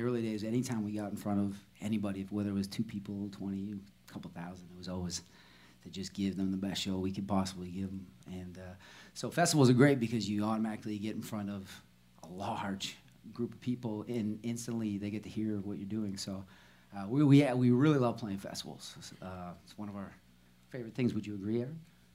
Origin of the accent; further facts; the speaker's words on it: Canada; we're Canadian, but this is our home now